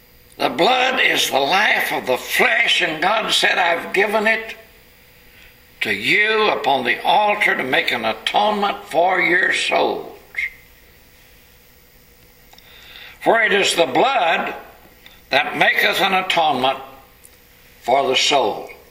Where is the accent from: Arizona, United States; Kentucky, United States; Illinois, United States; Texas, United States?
Texas, United States; Remembering back to the time when I was raised in East Texas in the Depression days, in the fall of the year, we had hog killing.